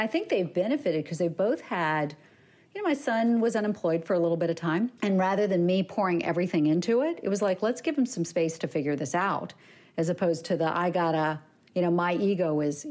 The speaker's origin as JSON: {"language": "English", "region": "the South", "country": "United States", "tie": "born or raised there", "said": "again, I grew up in the South."}